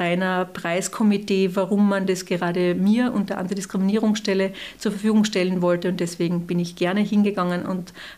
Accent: Carinthia, Austria; weil er für mich als Kärntnerin natürlich eine andere Bedeutung noch hatte

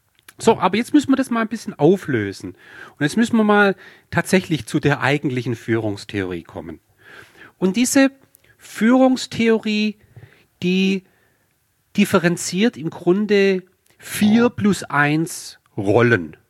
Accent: Baden-Württemberg, Germany; bin ich Schwabe

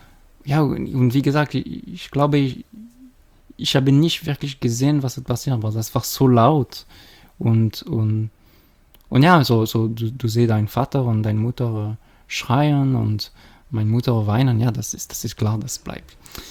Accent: Geneva, Switzerland; born there; German is a second language; now in Schaffhausen, Switzerland; wie gesagt. Ich lerne Deutsch. Ich bin in Schaffhausen seit 5 Jahren hergekommen.

